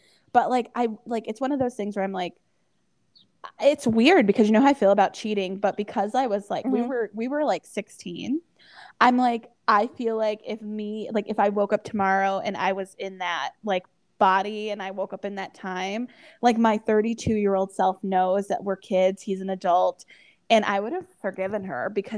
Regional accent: Hinsdale, Illinois, United States; it was so nice to just be like a teenager growing up in Hinsdale, just driving around and just enjoying myself

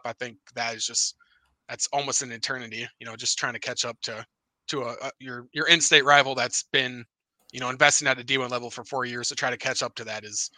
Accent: Minnesota, United States; also born or lived in North Dakota; I grew up in Minnesota and spent 4 or 5 years in North Dakota

